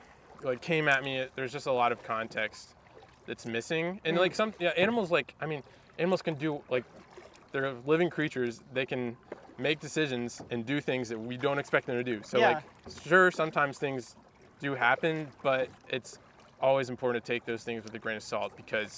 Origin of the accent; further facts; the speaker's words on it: the South, United States; growing up in the South, like people do not like venomous snakes